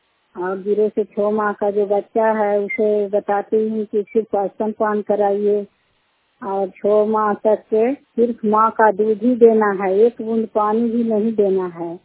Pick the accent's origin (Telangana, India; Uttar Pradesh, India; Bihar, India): Bihar, India; Sherpur; और मैं शेरपुर की रहने वाली हूँ। और मेरा पंचायत है इटासन भदवा उतरनामा क्लस्टर है, जिला का नाम नालंदा है।